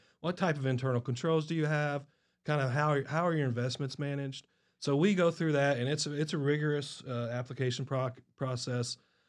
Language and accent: English; Springville, Indiana, United States; I grew up in, I was born in a small town, Springville, Indiana, which is just outside of Bedford, Indiana.